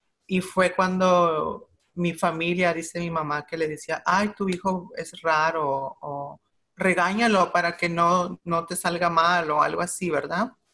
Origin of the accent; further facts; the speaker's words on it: Los Angeles, California, United States; born there; Yo nací en el White Memorial en East LA, un marzo 11 del 89. Mis padres son mexicanos de Oaxaca. Los dos son del mismo pueblo.